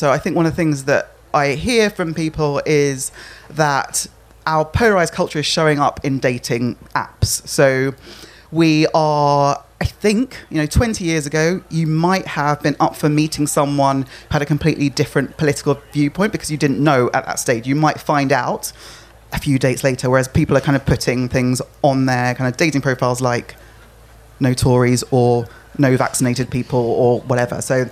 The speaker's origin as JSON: {"language": "English", "region": "Lagos", "country": "Nigeria", "tie": "born there", "said": "he was born in Yorkshire, I was born in Lagos. Like that's a lot of miles in between."}